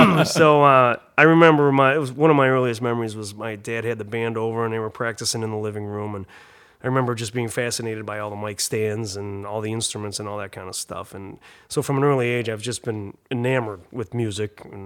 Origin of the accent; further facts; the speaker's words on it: Cleveland, Ohio, United States; growing up in Cleveland, being a Steeler fan, I was constantly at odds with people.